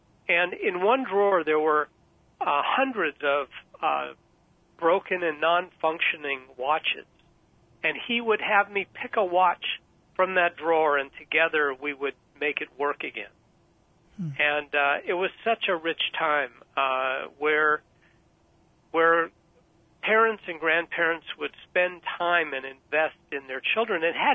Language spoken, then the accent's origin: English; Los Angeles, California, United States; I grew up in a suburb of Los Angeles called the San Fernando Valley. And actually, from the International Disability Center, I am probably only 15 miles from the house I was born in.